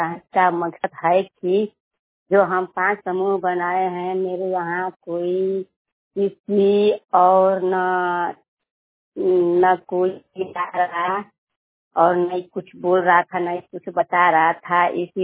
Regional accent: Bhabua, Bihar, India; ग्राम बबनगावा, post dungaree, थाना सिद्रा, जिला कैमूर, भभुआ, बिहार का निवासी हूँ।

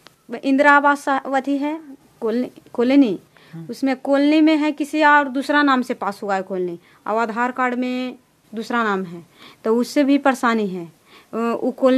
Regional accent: Purai, Bihar, India; मैं पुरै गाँव की रहने वाली हूँ और नालंदा जिला के हरनौत प्रखंड के पुरै गाँव में सीएम का काम करती हूँ।

